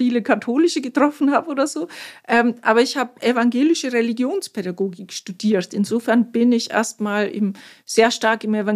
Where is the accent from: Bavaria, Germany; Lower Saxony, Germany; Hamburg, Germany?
Bavaria, Germany; Im Nördlinger Ries, das kann ich besser erklären, wo genau das ist. Wenn man Nürnberg und Augsburg nimmt, ungefähr dazwischen.